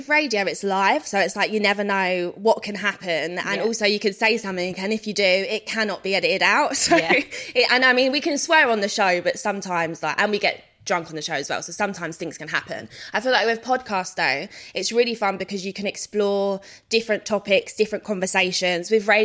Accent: London, United Kingdom; I'm from South London

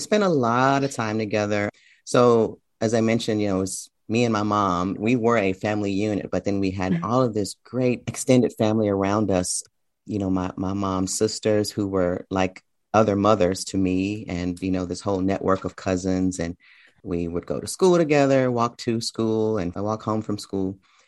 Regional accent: Memphis, Tennessee, United States; Sure. Yeah, I spent the first several years in a neighborhood in Memphis called Orange Mound, which is the neighborhood with the highest concentration

